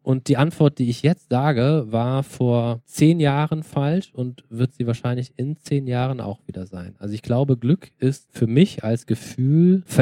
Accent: Eifel, Germany; als ich dann mit meiner Frau durch die Eifel bin und ihr das von, als Touristenführer erzählte und das Geschenk hatte, meine Heimat durch ihre Augen sehen zu dürfen

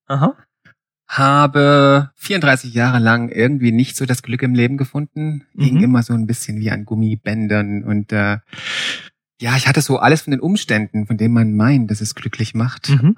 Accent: Saxony, Germany; Ich komme eigentlich aus dem Erzgebirge, komme aus den Bergen, war vorher nie auf See, nie auf dem Meer.

